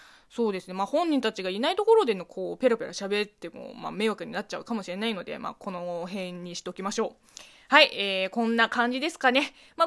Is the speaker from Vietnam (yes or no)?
no; China; 中国生まれ中国育ちの私